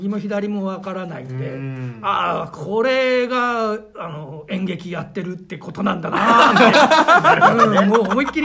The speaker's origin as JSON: {"language": "Japanese", "region": "Fukuoka", "country": "Japan", "said": "あの僕福岡の出身なんですけどね"}